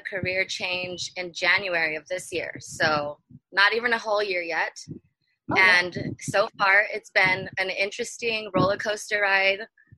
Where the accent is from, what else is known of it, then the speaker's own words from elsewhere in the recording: San Diego, California, United States; Even though I grew up in a Navy town, I grew up in San Diego, California.